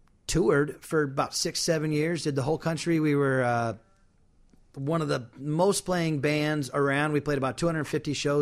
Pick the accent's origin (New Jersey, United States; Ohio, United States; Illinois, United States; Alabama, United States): Illinois, United States; Decatur; No, no, I'm from Central Illinois. You might as well be Georgia.